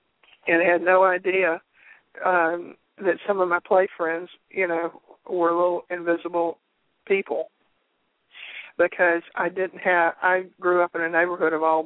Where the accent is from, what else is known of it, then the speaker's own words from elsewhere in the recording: the South, United States; It was an interesting life growing up in the South.